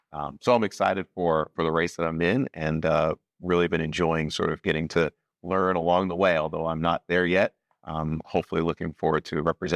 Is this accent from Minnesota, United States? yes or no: no; Presque Isle, Maine, United States; now in New Gloucester, United States; I'm just a kid from Aroostook County. I grew up in Presque Isle and graduate of Presque Isle High School in 06.